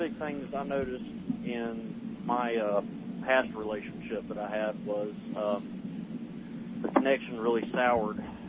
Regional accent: North Carolina, United States; now in Mississippi, United States; Oh, yeah. I'm born and raised in North Carolina.

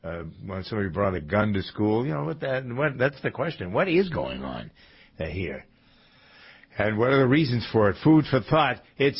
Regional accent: Framingham, Massachusetts, United States; A lot of violence in high schools here in Massachusetts. In my hometown, Framingham, they've had fights.

